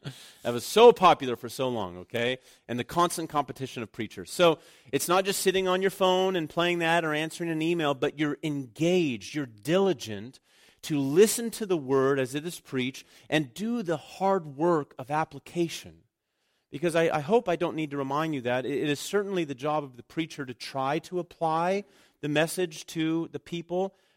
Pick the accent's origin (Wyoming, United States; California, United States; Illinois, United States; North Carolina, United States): California, United States; My grandparents had an almond and walnut farm. And so growing up in the Central Valley, every harvest season was full of dust as we picked up the nuts, the almonds, and the walnuts.